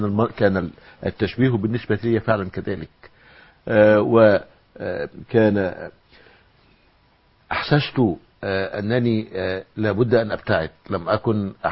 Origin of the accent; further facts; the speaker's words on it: Al-Qassim, Saudi Arabia; أنا من القصيم